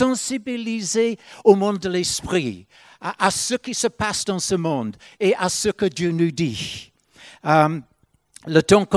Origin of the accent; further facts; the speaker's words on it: Ireland; Mais je viens d'Irlande et comme vous savez, l'Irlande c'est une république, comme la France d'ailleurs.